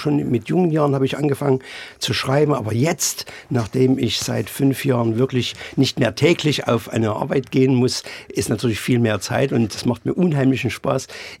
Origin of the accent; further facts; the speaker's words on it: Flöha, Saxony, Germany; also born or lived in Frankenberg; Mein Geburtsort ist Frankenberg in Sachsen, aber aus einem ganz einfachen Grund. Ich bin in Flöha aufgewachsen